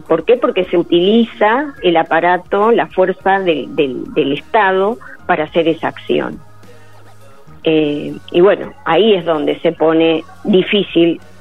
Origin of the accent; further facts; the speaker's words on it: Argentina; de qué cosas como sociedad argentina que somos